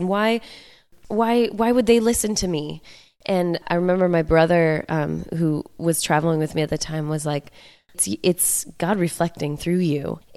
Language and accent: English; Boulder, Colorado, United States; Man, I grew up in Boulder, Colorado, went to a public high school, had never even heard of Christian music.